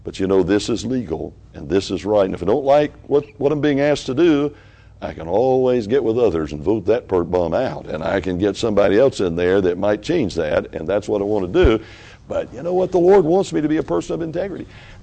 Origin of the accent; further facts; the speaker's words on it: Memphis, Tennessee, United States; there's a lady over in Memphis, Tennessee, in my hometown, and she's in the federal pen.